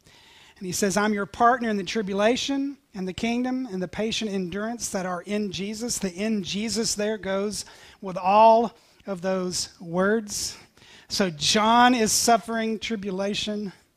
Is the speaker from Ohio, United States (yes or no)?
no; Tennessee, United States; Now, I'm from East Tennessee, and I remember being a brand new believer, and I worked with some Pentecostals